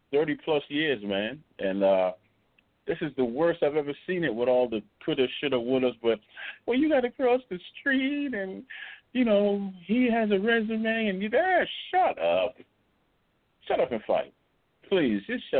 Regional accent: Baltimore, Maryland, United States; I'm from Baltimore, so that will sell out of Baltimore.

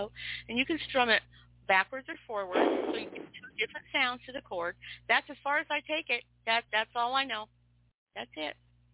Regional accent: Spokane, Washington, United States; Well, I didn't move to the country until I got married. I grew up in Spokane, Washington, and we had a school system there.

